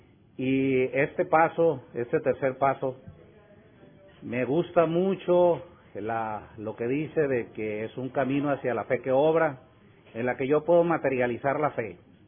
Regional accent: Culiacán, Sinaloa, Mexico; yo voy a Barandilla, allá en mi ciudad, en Culiacán.

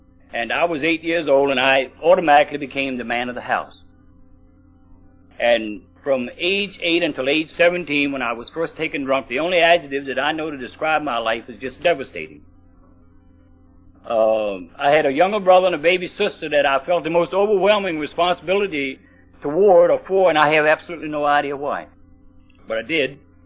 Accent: Fredericksburg, Virginia, United States; also born or lived in Port Royal Forks; My hometown is Fredericksburg, Virginia.

